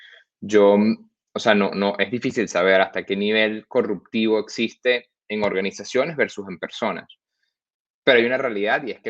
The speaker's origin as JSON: {"language": "Spanish", "country": "Venezuela", "said": "Y fue por sencillamente un interés como venezolano, un interés de entender qué está pasando"}